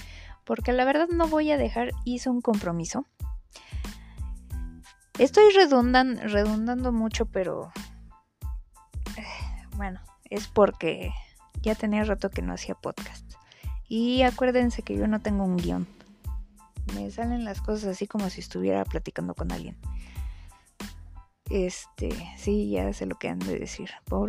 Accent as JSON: {"language": "Spanish", "country": "Mexico", "said": "ahora habla una simple mortal tercermundista, porque soy de México"}